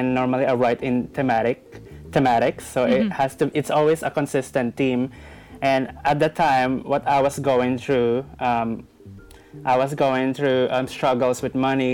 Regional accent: Philippines; first language Tagalog; English is a second language; I just gave her a whole verse in Tagalog, which is just me lamenting. I am free. I am letting go in my native language.

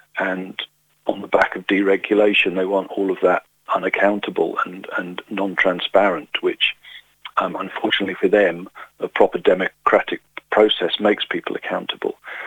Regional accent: United Kingdom; It's my country in a sense, because I came from there. I'm British, you know, so I still have an interest in the place.

